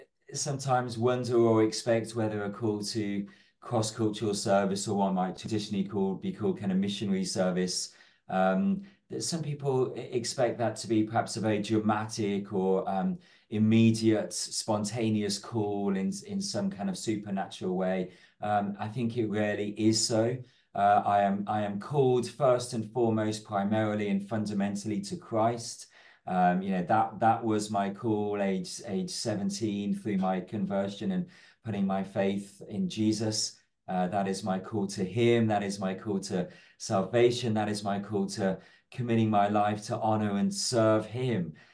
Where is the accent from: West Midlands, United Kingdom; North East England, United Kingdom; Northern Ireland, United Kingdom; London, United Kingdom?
West Midlands, United Kingdom; Birmingham; I grew up in Birmingham.